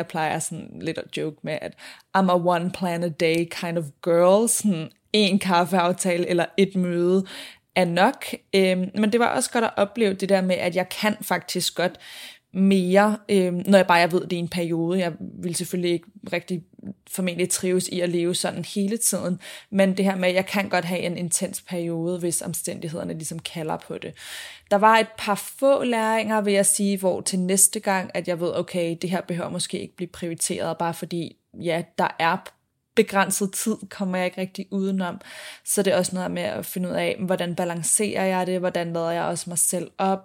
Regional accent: Copenhagen, Capital Region of Denmark, Denmark; now in Sydney, Australia; Jeg selv er nu tilbage i Sydney efter omkring en måneds tids rejse, hvor jeg blandt andet har været hjemme i København

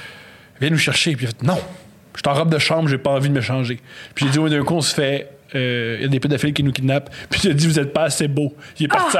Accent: Montreal, Quebec, Canada; born there; moi, je suis né à Montréal

